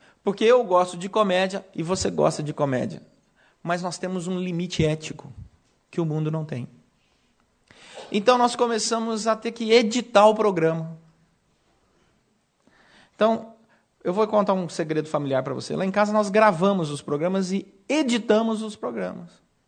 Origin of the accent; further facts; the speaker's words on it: Goiás, Brazil; Falei só para me exibir, que eu sou natural de Goiás. Terra boa